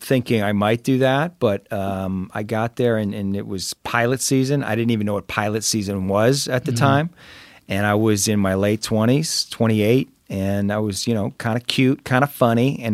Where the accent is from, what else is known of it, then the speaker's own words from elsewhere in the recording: Ontario, Canada; also born or lived in Saskatoon, Saskatchewan; And then we moved to southern Ontario. So quite near Niagara Falls, Grimsby and St. Catharines, two little towns.